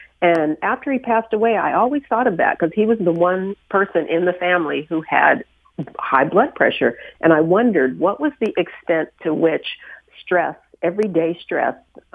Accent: Denver, Colorado, United States; We grew up in Denver, and it was like this all-white space

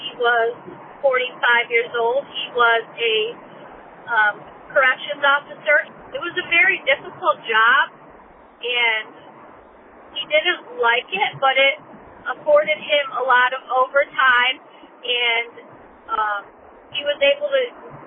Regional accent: Portland, Michigan, United States; I'm from Portland, Michigan.

